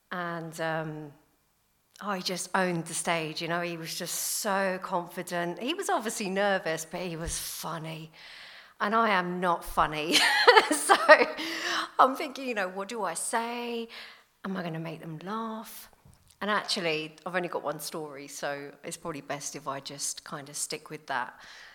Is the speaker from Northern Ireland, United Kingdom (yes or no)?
no; Enfield, London, United Kingdom; I come from a large family. I come from Enfield originally, which is North London, and I don't come from the nice bit. It is like, you know, proper council estate. It's full of drugs, full of violence, crime.